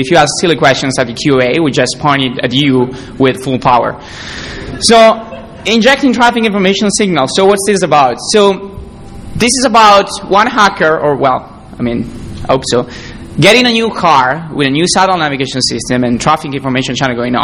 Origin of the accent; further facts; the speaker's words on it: Italy; I'm from Italy.